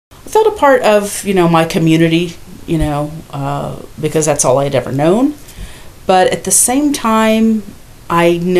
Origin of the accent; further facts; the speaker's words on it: Indiana, United States; moved away as an adult; now in Philadelphia, United States; I'm 51 years old. I was born in Indiana. I spent the first 21 years of my life in Indiana, and then after college, relocated to Philadelphia.